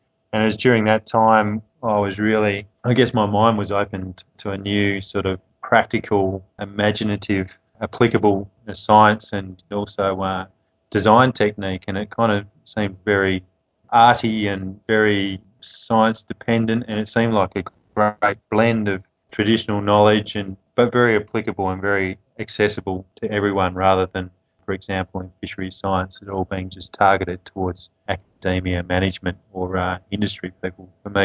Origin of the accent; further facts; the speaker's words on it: Adelaide, South Australia, Australia; I grew up in Adelaide, which is in South Australia, and I grew up in the Adelaide Hills, which is probably about 20 minutes out of the CBD, and it's just on the border of the city.